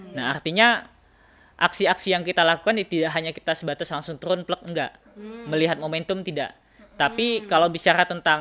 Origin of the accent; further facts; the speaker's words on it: West Kalimantan, Indonesia; untuk daerah asal saya dari Kabupaten Sambas.